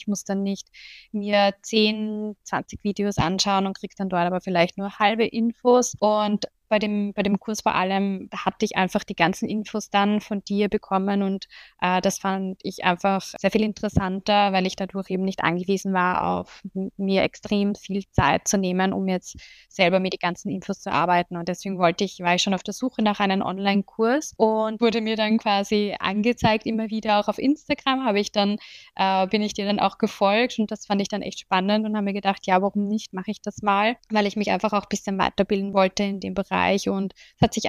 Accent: Austria; Ich komme aus Österreich, genau.

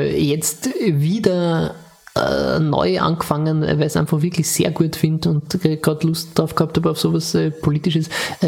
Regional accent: Austria; wenn man als Österreicher die Zeit liest

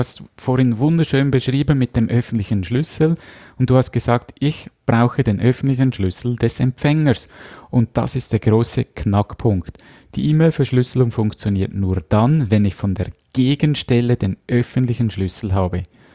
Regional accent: Switzerland; Bei uns in der Schweiz war ja das die Swiss ID, französisch geschrieben, Swiss.

